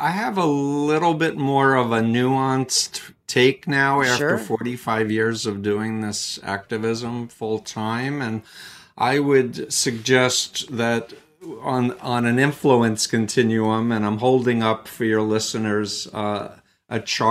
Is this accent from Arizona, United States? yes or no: no; New York City, New York, United States; I was born in Flushing, Queens, New York. I actually grew up 1.3 miles from Donald Trump's childhood home in Jamaica Estates.